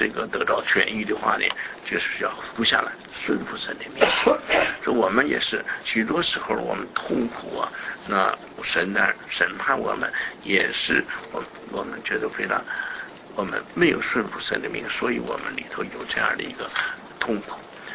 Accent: China; 所以我们中国人说呀，亲善易改，本性难

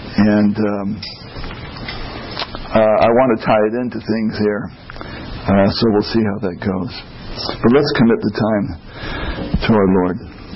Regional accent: California, United States; So, I'm originally from California.

